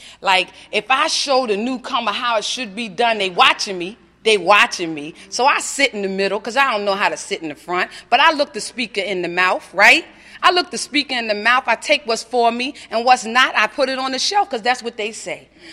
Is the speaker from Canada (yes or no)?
no; New York, United States; I come from the New York area, and please, they act like they from the Bahamas, you know, soon come.